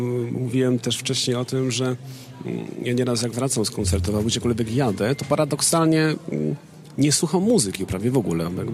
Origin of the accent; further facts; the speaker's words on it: Zubrzyca Dolna, Lesser Poland, Poland; Wychowałem się w małej wsi w Zubrzycy Dolnej, to jest mała wieś na Orawie, na południu Polski